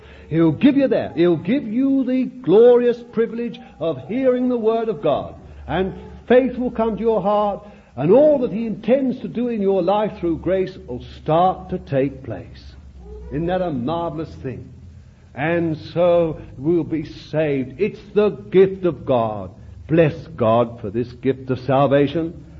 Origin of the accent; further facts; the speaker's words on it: London, United Kingdom; born there; but then I was born in the East End of London. You see, terrible place.